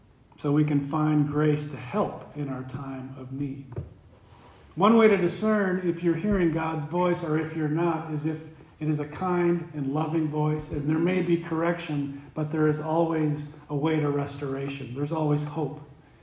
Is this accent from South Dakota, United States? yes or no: yes; South Dakota, United States; It reminds me of a time when I was knee-high of a grasshopper growing up in South Dakota, probably 4 or 5 years old.